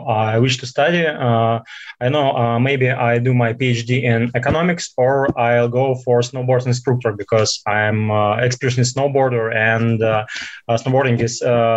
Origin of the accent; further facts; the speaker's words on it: Moscow, Russia; English is a second language; I'm from Moscow, and I took my IELTS for a Canadian Immigration Express Entry Profile.